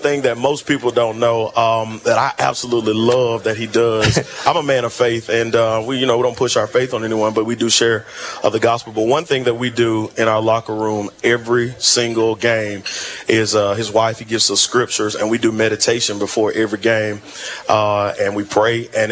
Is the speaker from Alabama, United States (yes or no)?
yes; Alabama, United States; For me personally, I'm from Shelby County, so I'm not from Sylacauga, but I'd heard about Coach Jones a lot before I moved here.